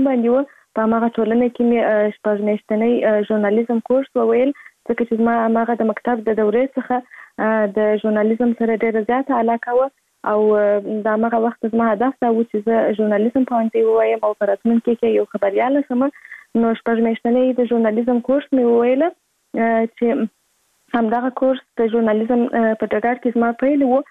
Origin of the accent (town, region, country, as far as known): Kandahar, Afghanistan; born there